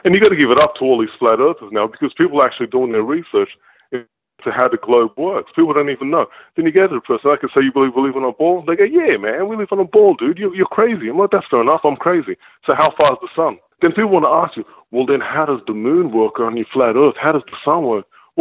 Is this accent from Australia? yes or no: yes; Sydney, New South Wales, Australia; I'm from Sydney.